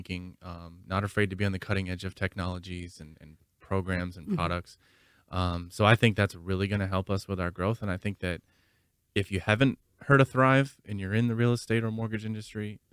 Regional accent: Minnesota, United States; I guess the other one is I'm from Minnesota and I'm a diehard Vikings fan.

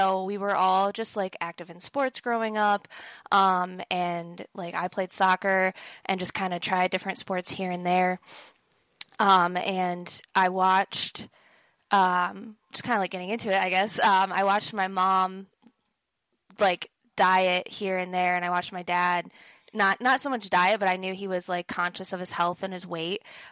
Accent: Toledo, Ohio, United States; now in Columbus, United States; So I currently reside near Columbus, Ohio, but I'm originally from Toledo area. So all my family's still back there.

